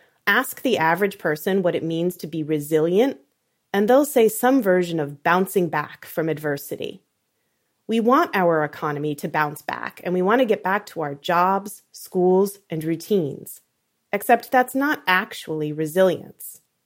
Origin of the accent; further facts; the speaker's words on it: Rhode Island, United States; I grew up in Rhode Island, and as soon as the snow melts, I'm dreaming of sun, sand, and salt water.